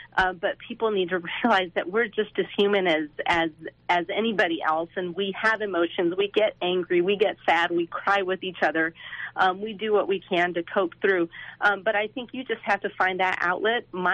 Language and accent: English; Las Cruces, New Mexico, United States; And, you know, I'm from Las Cruces as well, and I'm dedicated to this community, and I want to do whatever I can to help protect our community as much as possible.